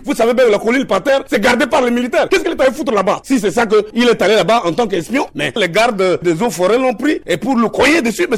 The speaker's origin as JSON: {"language": "French", "country": "Central African Republic", "said": "Je suis centrafricain. Je suis enseignant chercheur à l'université de Bangui."}